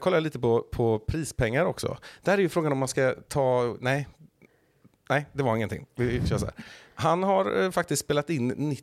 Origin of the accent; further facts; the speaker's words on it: Västra Götaland County, Sweden; Jag är från Dalsland.